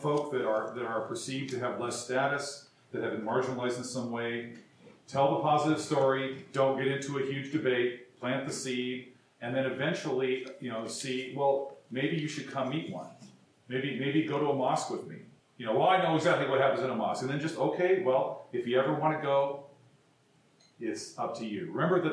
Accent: United States; But I grew up in white supremacy in the Lutheran Church because my hometown was once the church where I grew up out there was once the land of the Palouse people, the Palouse Indians.

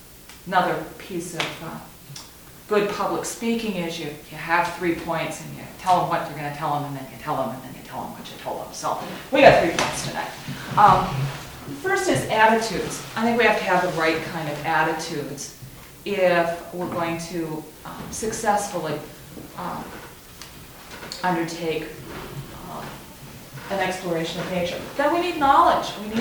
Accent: Minnesota, United States; I'm from Minnesota, so this is going to be in Lake Superior.

